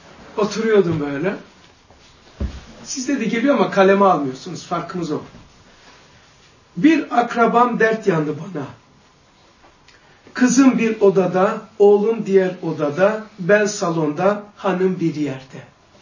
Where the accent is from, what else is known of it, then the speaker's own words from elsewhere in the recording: Black Sea Region, Turkey; Ben büyüdüğüm köyde 160 metrekare ancak tahtalı evdir. Karadeniz.